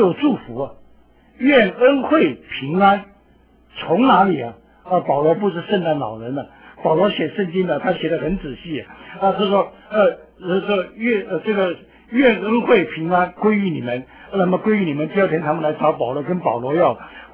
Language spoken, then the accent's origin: Chinese; China; 我们华人中华民族这点很特别的，什么事情都讲关系